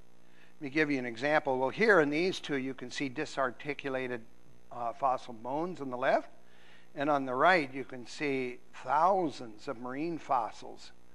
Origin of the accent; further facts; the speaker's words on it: Minnesota, United States; Yeah, I'm from Minnesota.